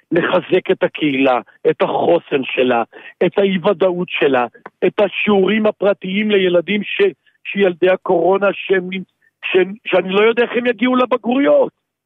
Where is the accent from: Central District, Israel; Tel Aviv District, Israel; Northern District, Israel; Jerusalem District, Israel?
Northern District, Israel; born there; אני אומר את זה אחרי שאני נולדתי פה, מגדל את הילדים שלי פה